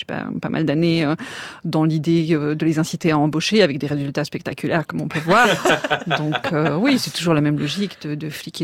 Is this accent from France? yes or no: no; Switzerland; je suis suisse d'origine et dans mon pays, on va voter le week-end prochain